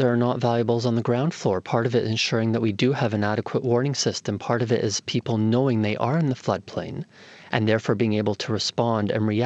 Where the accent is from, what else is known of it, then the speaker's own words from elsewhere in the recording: Toronto, Ontario, Canada; Well, I grew up in Toronto in Canada, and I always enjoyed the ravine system